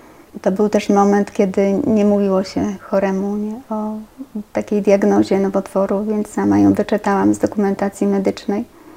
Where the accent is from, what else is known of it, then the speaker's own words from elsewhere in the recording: Przybiernów, West Pomeranian Voivodeship, Poland; ja pochodzę z Przybiernowa, diecezji szczecińsko-kamieńskiej. To są ziemie odzyskane, więc tam nigdy nie było wcześniej w ogóle kościoła katolickiego, a co dopiero sióstr, nawet po wojnie.